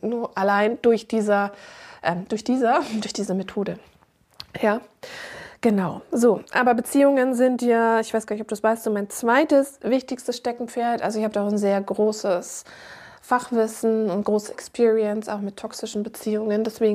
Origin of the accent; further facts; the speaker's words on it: Munich, Bavaria, Germany; born there; now in Hamburg, Germany; I'm die Geisthellerin aus Hamburg, aber geboren wurde ich in Monaco di Baviera.